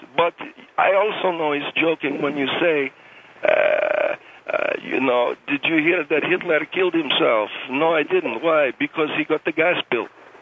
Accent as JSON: {"language": "English", "region": "California", "country": "United States", "said": "I'm from California."}